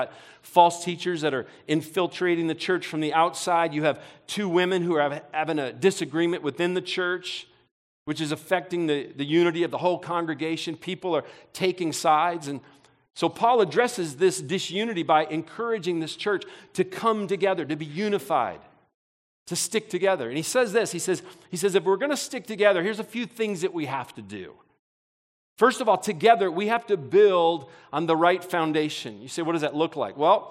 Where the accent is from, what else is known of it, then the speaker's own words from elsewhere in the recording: Detroit, Michigan, United States; born there; I was born in Detroit in the 60s.